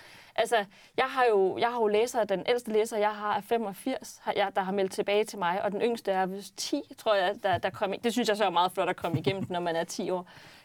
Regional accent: North Denmark Region, Denmark; Jeg kommer fra Nordjylland.

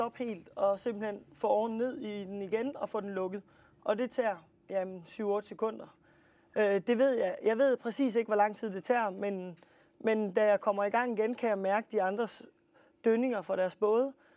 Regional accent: Hobro, North Denmark Region, Denmark; Nej, jeg er fra Hobro.

